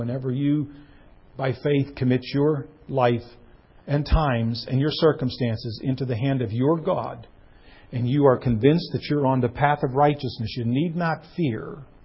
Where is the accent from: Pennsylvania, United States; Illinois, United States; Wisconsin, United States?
Pennsylvania, United States; Growing up in Western Pennsylvania, you have roads that are all over the place.